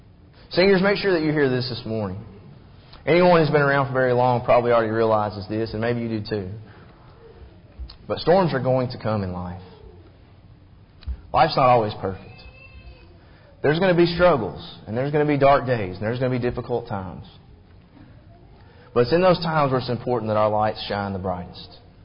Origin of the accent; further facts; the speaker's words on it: Kentucky, United States; Where I grew up in Kentucky, we used to have this little service station in town.